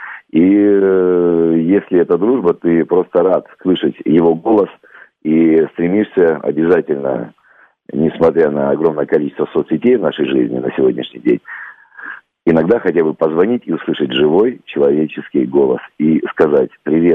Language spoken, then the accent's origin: Russian; Tajikistan; also born or lived in Odesa, Ukraine; Я родился в Одессе, вырос в Таджикистане. А Таджикистан — это действительно многонациональная, интернациональная стройка, где мы жили одной большой семьей.